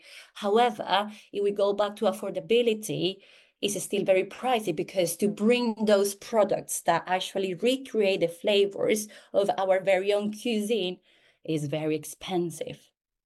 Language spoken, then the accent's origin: English; Colombia; now in London, United Kingdom; I am a woman from Colombia, but I live in London